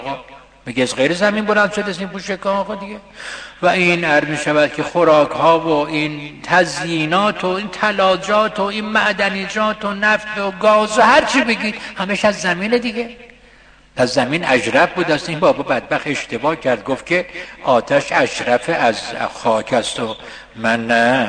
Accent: Isfahan, Iran; گفت اهل کجا هستید؟ گفتم اصفهان.

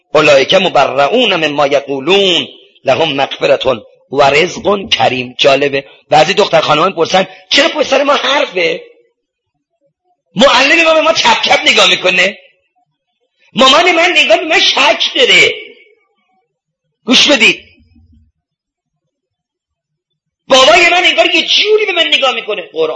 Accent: Isfahan, Iran; اما چه کنم که من اصفهانیم

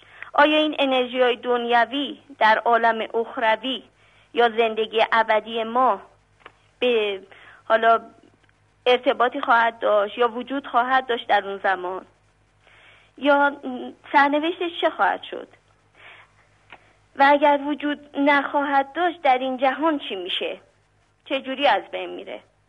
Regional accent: Tehran, Tehran Province, Iran; من از تهران هستم، خالکن هستم.

